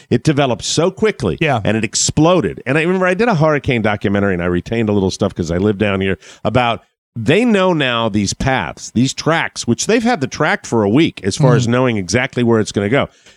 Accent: Florida, United States; please send your thoughts out to the people in the panhandle of my home state because this is massive.

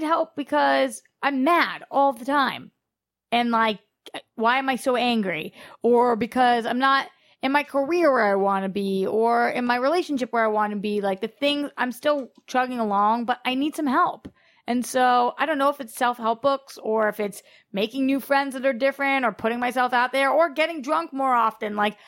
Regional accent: Boston, Massachusetts, United States; now in Los Angeles, United States; I never used to be like this when I came from Boston, but now that I've been out in LA, I so am.

